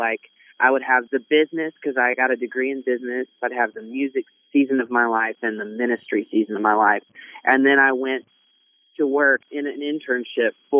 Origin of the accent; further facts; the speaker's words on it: Arkansas, United States; So I'm originally from Arkansas, and I went to University of Central Arkansas there, where I met my now wife.